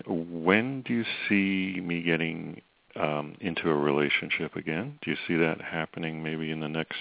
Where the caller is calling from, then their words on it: Virginia, United States; calling from Virginia.